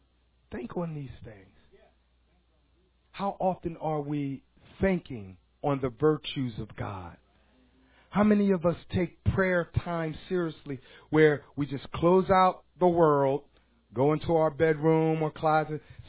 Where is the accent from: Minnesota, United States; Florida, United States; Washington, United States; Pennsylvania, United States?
Pennsylvania, United States; Chester; I grew up in the Benning Home Projects of Chester.